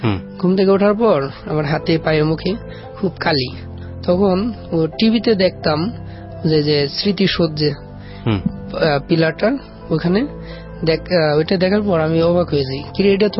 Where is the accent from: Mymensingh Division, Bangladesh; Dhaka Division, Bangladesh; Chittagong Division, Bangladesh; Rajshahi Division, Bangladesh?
Dhaka Division, Bangladesh; Manikganj; পরে আমি বললাম যে আমার বাড়ি মানিকগঞ্জ, আমার কাছে দেখেন ইয়ার কমিশনার নাম্বার আছে